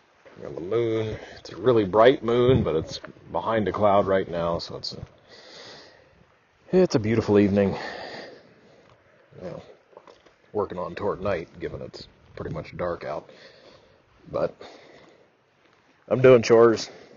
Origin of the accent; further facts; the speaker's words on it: Midwest, United States; I remember I grew up in the Midwest, and the station that we listened to an awful lot was 1040 on the AM dial.